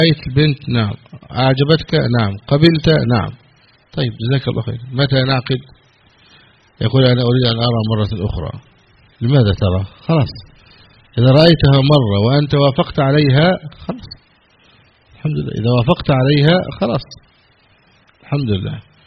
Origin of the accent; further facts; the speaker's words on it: Egypt; كان عندنا في مصر هنا ممنوع الرجل يدخل بالمرأة ولا يراها أبدا